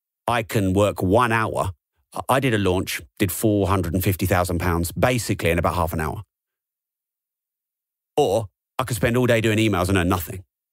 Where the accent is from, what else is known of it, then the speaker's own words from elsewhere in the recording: England, United Kingdom; I'm English and I don't really like blow my own trumpet.